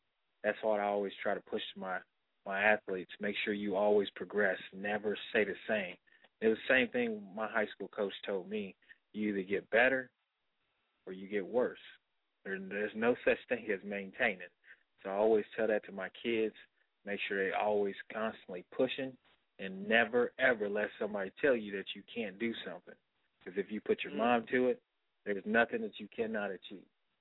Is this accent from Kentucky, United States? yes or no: no; Muskogee, Oklahoma, United States; also born or lived in Dallas, Texas; I was born in Dallas, Texas, but I was raised in Muskogee, Oklahoma. I lived pretty much there my entire life until I moved up here to go to college.